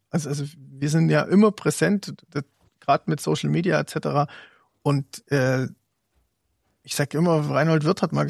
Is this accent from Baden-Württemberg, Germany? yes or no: no; Zwickau, Saxony, Germany; born there; moved away as an adult; So mit 26 habe ich meine Koffer gepackt, bin aus Zwickau weg. Ich war in der Nähe von Zwickau, bin ich geboren